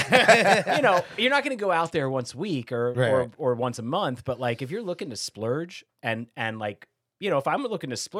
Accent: Phoenix, Arizona, United States; I'm from Arizona. I grew up in the Phoenix area.

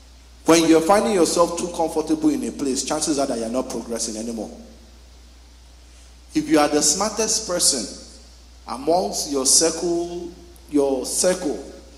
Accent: Nigeria; now in Bowmanville, Canada; some of us are Canadians too, like myself, you know. I'm from Bowmanville, you know. But let's go back to our Nigeria. Now, remember growing up in Nigeria

